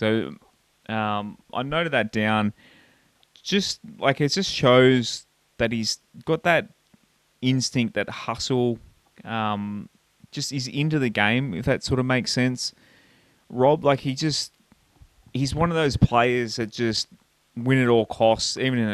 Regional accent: New South Wales, Australia; I'm from the Central Coast. This game was on the Central Coast.

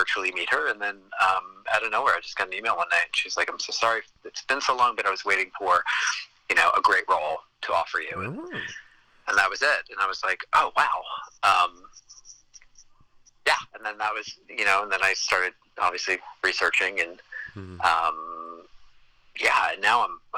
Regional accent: New York, United States; I grew up in New York, mm-hmm, and my mom and I would go into the city and see shows.

